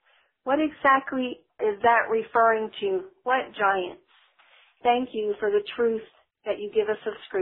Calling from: Spring Branch, Texas, United States; I'm calling from Spring Branch, Texas.

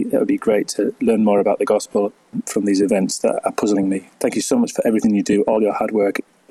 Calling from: United Kingdom; I'm calling from the United Kingdom.

